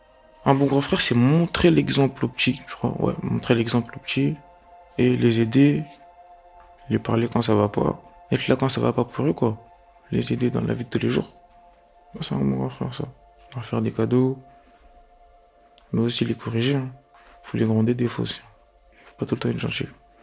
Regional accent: Mali; now in Paris, France; j'ai 17 ans, bientôt 18, je suis malien, j'habite à Paris, dans le 18e arrondissement

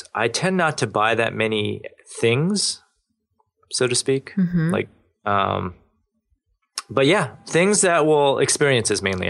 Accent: Maryland, United States; I grew up in Maryland.

